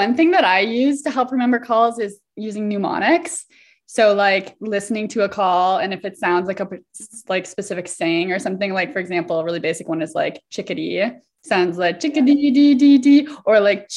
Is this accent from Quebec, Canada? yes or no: no; Ontario, Canada; Like, I'm from Ontario and the blue jay will confuse me so many times